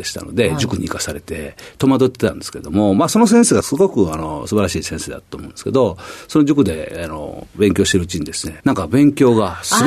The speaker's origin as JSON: {"language": "Japanese", "town": "Imabari", "region": "Ehime", "country": "Japan", "said": "愛媛県の今治出身ですので、まあ、今治西高校という高校でしたのでね"}